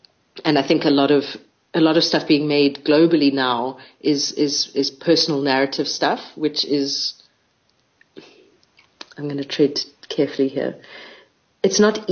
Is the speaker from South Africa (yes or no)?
yes; South Africa; Like I'm a South African